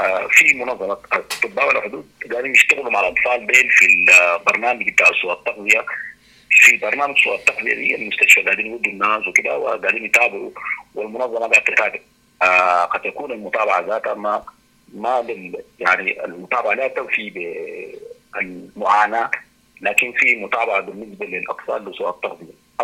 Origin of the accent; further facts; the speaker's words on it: Sudan; moved away; لأنه فقدنا نحن بيوتنا وفقدنا بلدنا